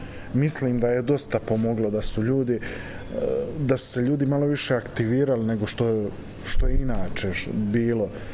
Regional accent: Pljevlja, Pljevlja Municipality, Montenegro; Kod nas u Pljevljima niko se nikad nije susretao sa tom odbojkom.

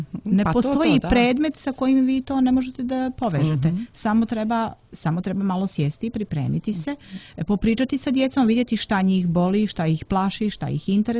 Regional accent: Danilovgrad, Montenegro; Kod nas u Danilovgradu kažu, pošto sam ja iz Danilovgrada

